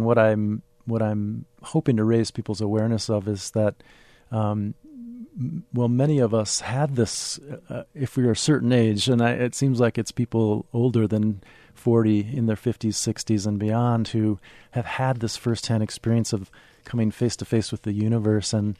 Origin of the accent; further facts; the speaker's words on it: Minneapolis, Minnesota, United States; I grew up in Minneapolis, and the year I was born, my parents and grandparents built this cabin about 3 hours north in the lake country of northern Minnesota.